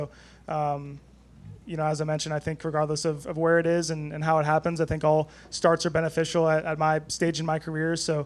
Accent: Marietta, Georgia, United States; I grew up in Marietta, Georgia, so not too far from here. And, you know, I grew up racing on this quarter mile right outside of this media center.

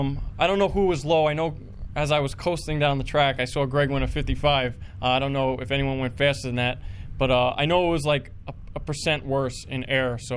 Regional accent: New Jersey, United States; now in California, United States; Well, there's no more racing back where I'm from. They got rid of my hometown track now. So, that's a bummer. Englishtown's gone now

